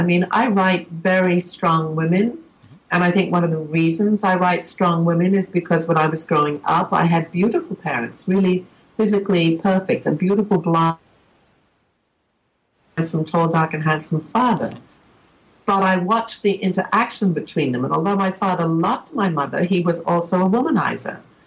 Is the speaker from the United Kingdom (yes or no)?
yes; England, United Kingdom; Being English, we were very into soul, listening to soul music, you know.